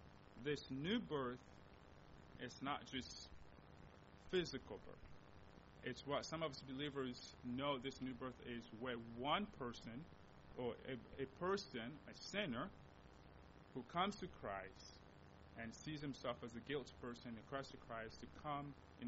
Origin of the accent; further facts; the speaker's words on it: DR Congo; first language Lingala; English is a second language; now in United States; because I grew up speaking Lingala in Congo and English here in America.